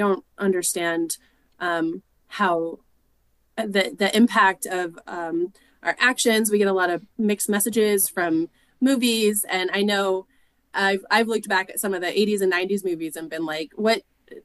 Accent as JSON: {"language": "English", "town": "St. Joseph", "region": "Missouri", "country": "United States", "tie": "born or raised there", "lives_now": "Kansas City, United States", "said": "I grew up in St. Joseph, and so not far away. And I moved to Kansas City with my then boyfriend"}